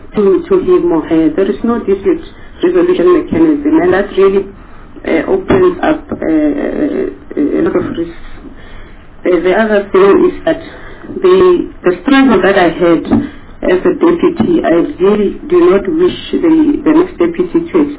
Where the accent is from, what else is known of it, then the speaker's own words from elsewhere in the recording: South Africa; I must really state that I'm a South African that is very committed in democracy.